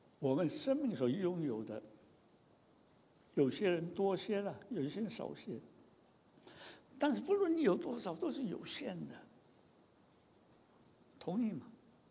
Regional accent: China; 第二，我们中国人的教会最好传福音的地方是什么地方？唐人街嘛

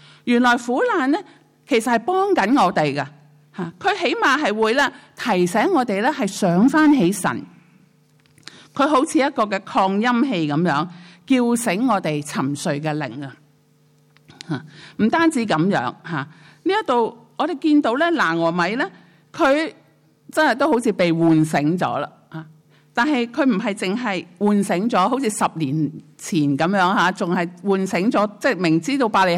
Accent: Hong Kong; now in Japan; 我哋啊离开咗我哋嘅家乡吓、我哋都会成日留意香港嘅新闻啊，我哋第二个家乡留意埋日本嘅新闻啊

